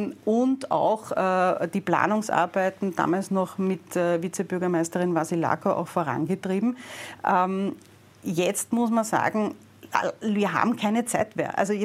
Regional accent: Vienna, Austria; Ich komme selber aus Döbling, Heiligenstadt

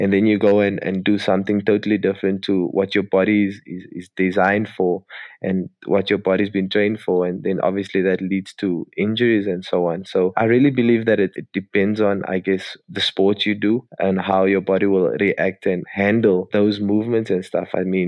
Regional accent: Cape Town, Western Cape, South Africa; growing up in Cape Town and being a young boy, rugby was the sport that we all drifted to.

